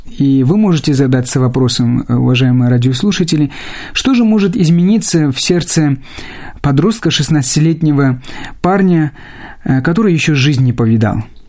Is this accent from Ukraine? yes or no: no; Armenia; first language Armenian; Russian is a second language; now in Moscow, Russia; я тогда не мог даже разговаривать на литературном армянском языке, только знал свой диалект, который многие не понимают.